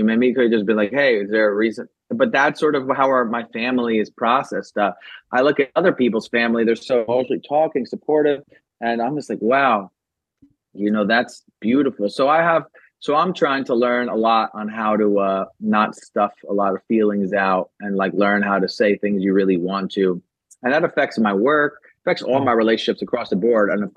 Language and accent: English; Medellin, Antioquia, Colombia; I'm Colombian. I'm from not Bogota. I'm from Medellin. Like it's a different place.